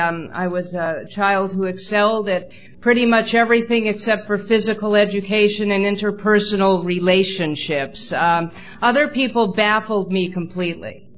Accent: Boise, Idaho, United States; however, despite the fact that … I am not Irish. I'm a Jewish person from Boise, Idaho, which is kind of like being a Japanese person from Kazakhstan, you know.

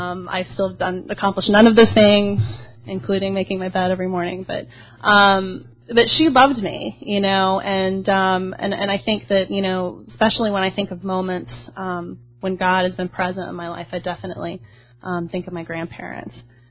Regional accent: Arkansas, United States; also born or lived in Oklahoma; I was born in Oklahoma, but I spent a big part of my childhood in Northwest Arkansas.

